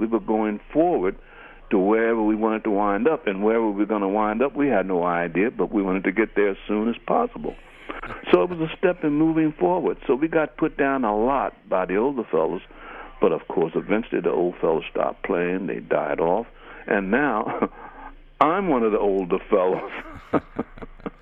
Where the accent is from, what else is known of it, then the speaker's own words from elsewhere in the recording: Philadelphia, Pennsylvania, United States; those of us as neophytes, aspiring musicians growing up in Philadelphia